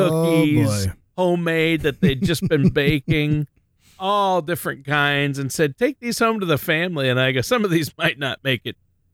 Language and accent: English; Worthington, Minnesota, United States; When I left my hometown of Worthington, Minnesota